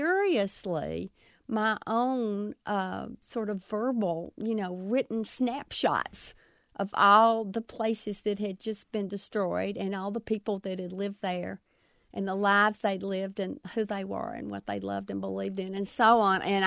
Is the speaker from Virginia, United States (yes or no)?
yes; Grundy, Virginia, United States; My hometown of Grundy, Virginia, has just gone through this huge flood control project.